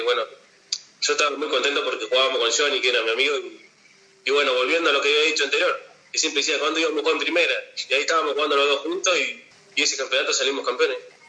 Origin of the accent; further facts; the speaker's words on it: González Moreno, Buenos Aires Province, Argentina; importante González Moreno, no nací porque nací acá en el hospital, pero bueno, porque obviamente no podíamos nacer en González Moreno, pero me crié así, mi infancia en González Moreno, todas mis amistades, la mayoría de mi familia, el club donde empecé a jugar al fútbol